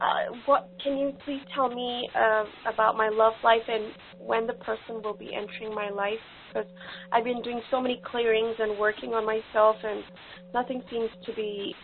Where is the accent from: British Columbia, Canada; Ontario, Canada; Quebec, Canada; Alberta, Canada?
Ontario, Canada; Toronto; I'm from Toronto.